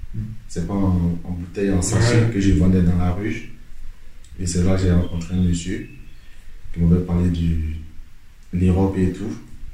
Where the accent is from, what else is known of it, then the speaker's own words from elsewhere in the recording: Côte d’Ivoire; j'ai 19 ans, je viens de la Côte d'Ivoire.